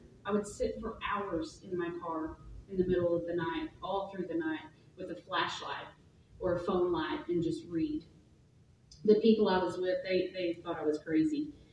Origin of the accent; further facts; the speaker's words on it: Cedarville, Arkansas, United States; I managed to talk the person I was with into heading up to my hometown, Cedarville.